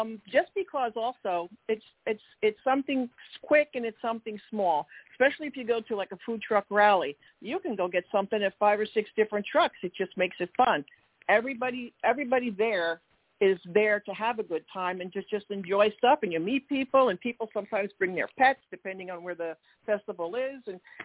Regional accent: New Jersey, United States; now in Orlando, United States; Right now I'm in Orlando, Florida. I've been here for a number of years already, and I'm originally from New Jersey.

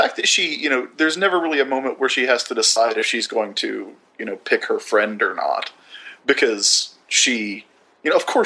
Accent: the South, United States; I think growing up in the South, like, Matt and I have probably had that experience too

